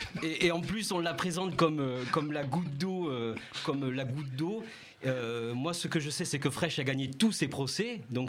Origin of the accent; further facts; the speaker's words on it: Montpellier, Occitanie, France; Je fais le grand écart entre Montpellier et Bordeaux, mais je suis Montpelliérain.